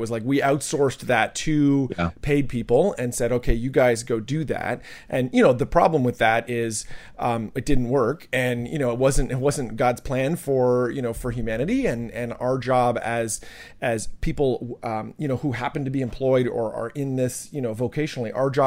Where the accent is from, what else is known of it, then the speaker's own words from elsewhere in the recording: Canada; I'm from Canada and ministered in New Jersey and in Toronto